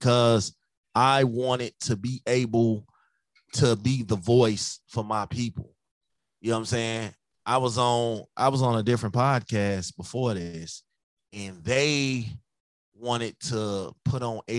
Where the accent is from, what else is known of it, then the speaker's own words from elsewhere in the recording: Chicago, Illinois, United States; I'm from Chicago, man.